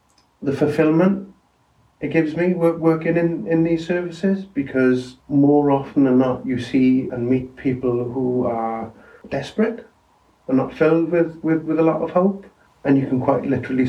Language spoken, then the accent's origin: English; Wales, United Kingdom; I'm from the Rhondda Valleys in Wales.